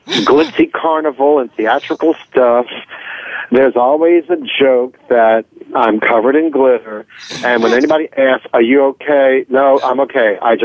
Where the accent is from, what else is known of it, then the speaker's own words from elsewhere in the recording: New Orleans, Louisiana, United States; It's like, I'm from New Orleans.